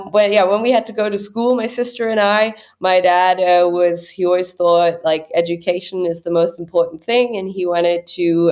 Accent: Munich, Bavaria, Germany; born there; English is a second language; I was born in Munich, but my parents lived on a boat in the Caribbean.

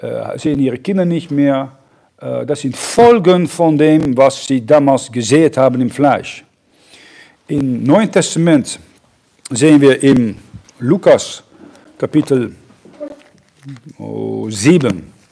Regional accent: North Holland, Netherlands; German is a second language; now in Germany; Ich komme aus der Nähe von Amsterdam, da hat man genügend Dinge ausprobieren können.

